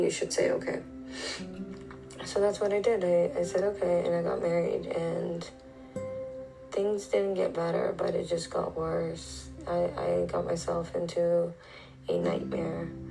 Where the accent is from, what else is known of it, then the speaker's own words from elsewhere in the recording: Canada; But my background is from Afghanistan. My parents are from Afghanistan, but I was born and raised in Canada. My parents raised us very traditional, very cultural, very religious.